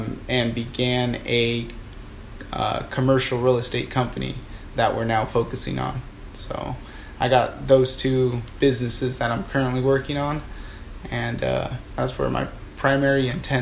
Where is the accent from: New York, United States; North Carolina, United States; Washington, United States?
Washington, United States; now in San Diego, United States; So like I mentioned, we're in San Diego now, but I'm from Washington State. I was raised by a single mother and an older sister.